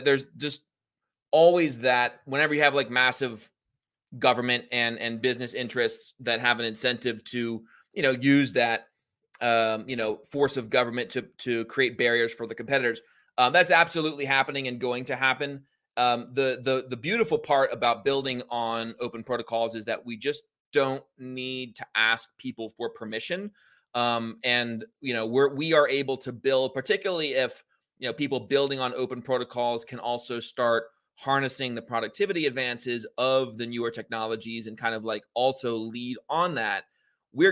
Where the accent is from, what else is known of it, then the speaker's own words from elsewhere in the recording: United States; Well, I do think at least in America, where I'm an American, you know, we have freedom of speech.